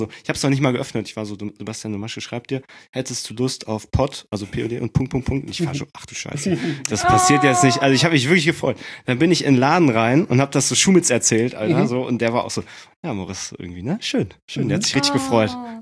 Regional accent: Winterberg, North Rhine-Westphalia, Germany; Also ich komme aus dem Sauerland, aus Winterberg. Das ist so im Mittelgebirge in Deutschland, quasi so zwischen Kassel und Ruhrgebiet, so da, so ein Riesengebiet, also voll schön, saugeil.

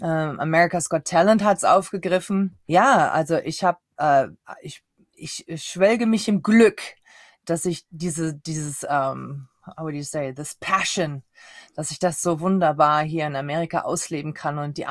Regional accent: Styria, Austria

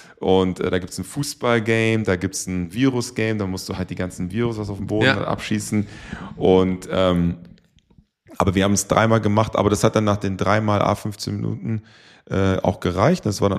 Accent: Würzburg, Bavaria, Germany; natürlich sind wir natürlich stolz darauf als Würzburger, dass diese Jungs dann in dem Team dann mitgespielt haben

